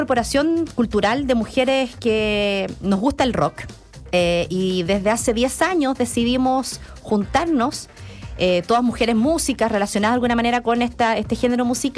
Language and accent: Spanish; Valparaíso, Chile; somos de allá de Valparaíso